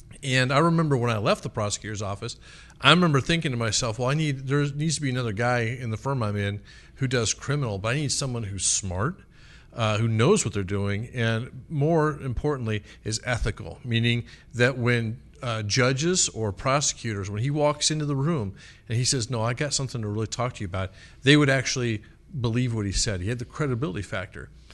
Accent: Iowa, United States; I grew up in a small town in Iowa. I graduated with 37 people in my graduating class.

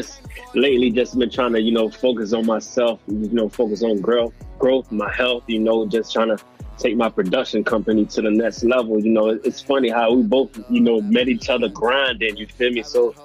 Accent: Fort Lauderdale, Florida, United States; I grew up in Lauderdale, you feel me? 954 Broward County, all that good shit.

